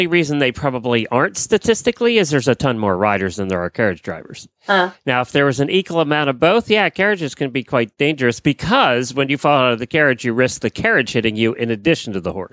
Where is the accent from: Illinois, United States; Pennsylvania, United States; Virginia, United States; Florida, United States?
Florida, United States; Ocala; from Ocala, Florida.